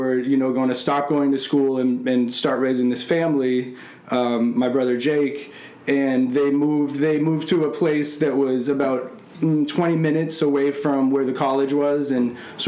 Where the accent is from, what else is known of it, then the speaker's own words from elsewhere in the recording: Northampton, Massachusetts, United States; So, yeah, my childhood, I grew up on the East Coast. I was born in Massachusetts, in Northampton, Massachusetts, which is the western part of the state. It's a super liberal area.